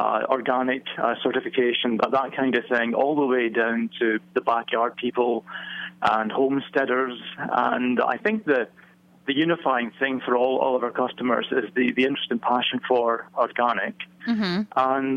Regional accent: Scotland, United Kingdom; now in United States; Yes, we're based in Virginia, and I'm actually calling in from our new plant in Lubbock, Texas. But I'm from neither place. I'm from Scotland originally.

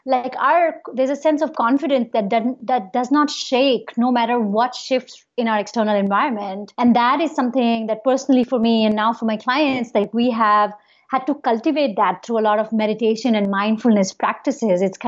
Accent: India; moved away as an adult; now in United States; I'm from India. … which means prayer in Hindi. And I moved to America 7 years ago. So I moved here in 2011.

